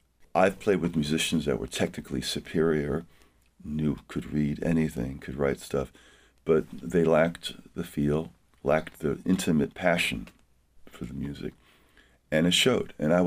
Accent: Malverne, New York, United States; also born or lived in Elmhurst, Queens; I was born in Queens, in Elmhurst, Queens. My father was a New York City detective.

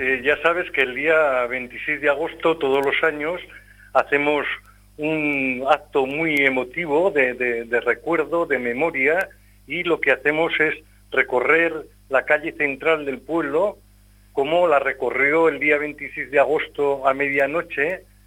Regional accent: Buñuel, Navarre, Spain; nosotros vivimos en una zona, en concreto en mi pueblo, en Buñuel.

